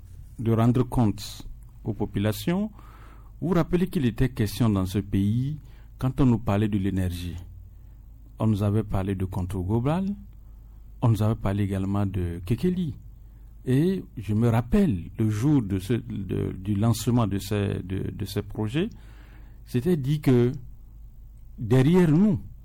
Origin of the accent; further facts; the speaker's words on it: Togo; Nous sommes des Togolais, il faut qu'on le dise.